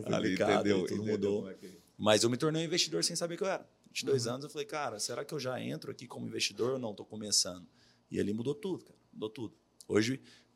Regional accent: Goiânia, Goiás, Brazil; now in São Paulo, Brazil; Sou de Goiânia.

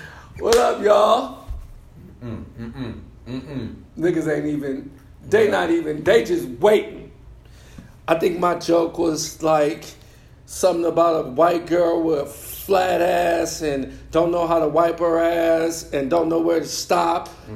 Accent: New Orleans, Louisiana, United States; now in Los Angeles, United States; I'm from New Orleans, but I didn't start comedy in New Orleans. I started out here in L.A.

